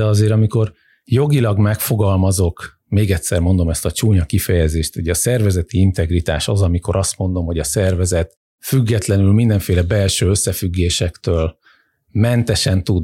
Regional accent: Győr, Győr-Moson-Sopron, Hungary; Az egyik ilyen az szülővárosom Győr

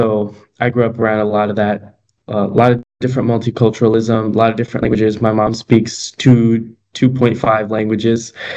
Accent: DeKalb, Illinois, United States; also born or lived in Chicago; Yeah, so I'm from DeKalb. I was born in Chicago, and then I spent pretty much like the majority of my life here.

